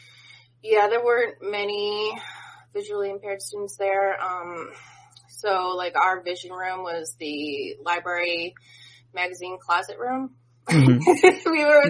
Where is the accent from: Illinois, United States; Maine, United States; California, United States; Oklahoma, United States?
Illinois, United States; Lake Zurich; moved away as an adult; now in South Carolina, United States; I'm from Illinois, from Lake Zurich.